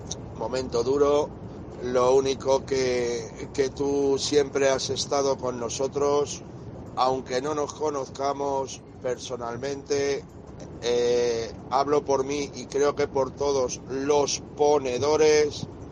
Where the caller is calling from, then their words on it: Toledo, Castilla-La Mancha, Spain; de Toledo.